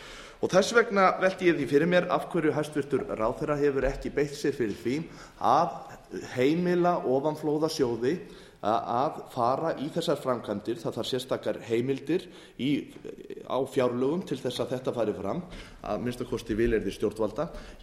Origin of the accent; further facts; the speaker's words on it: Siglufjordur, Northeastern Region, Iceland; Ég vil minna það í mínum heimabæ og Siglufirði